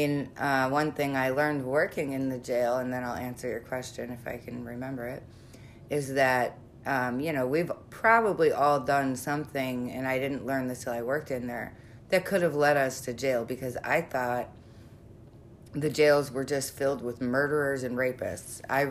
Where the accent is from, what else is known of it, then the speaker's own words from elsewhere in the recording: Chicago, Illinois, United States; I don't know about other states, but we're from Chicago. So in Chicago